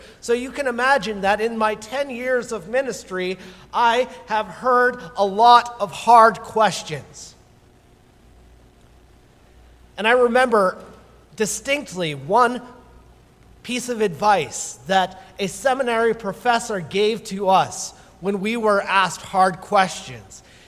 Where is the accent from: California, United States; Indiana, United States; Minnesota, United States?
Indiana, United States; Fort Wayne; I come from Fort Wayne.